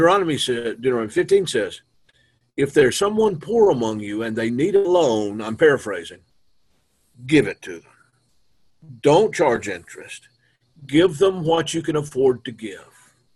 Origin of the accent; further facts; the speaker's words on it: the South, United States; when I was growing up in the Deep South, I was in a church where they preached about Jesus' love every Sunday.